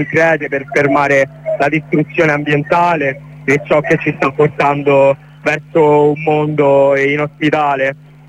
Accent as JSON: {"language": "Italian", "town": "Rome", "region": "Lazio", "country": "Italy", "said": "noi siamo di Roma Est"}